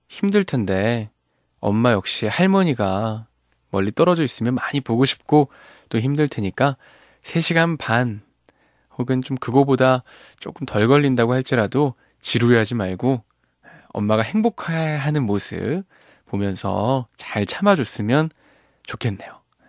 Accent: Seoul, South Korea; 저 어렸을 땐 저는 서울에 살았었고

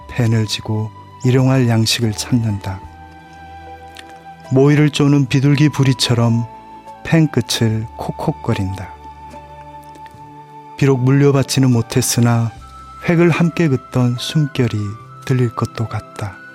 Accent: Busan, South Korea; also born or lived in Damyang; 부산에서 성장기를 보냈습니다.

